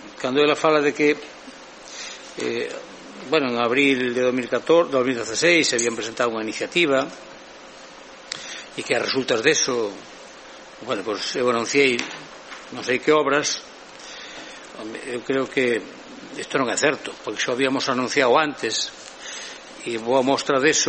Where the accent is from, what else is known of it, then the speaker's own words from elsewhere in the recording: Monforte de Lemos, Galicia, Spain; Iso é como decir que os que non son do casco vello non son de Monforte. Por tanto, eu creo que monfortinos somos todos